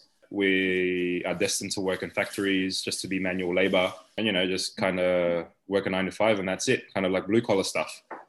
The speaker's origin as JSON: {"language": "English", "town": "Hoppers Crossing", "region": "Victoria", "country": "Australia", "tie": "born or raised there", "said": "I grew up in Hoppers Crossing, Tiny area."}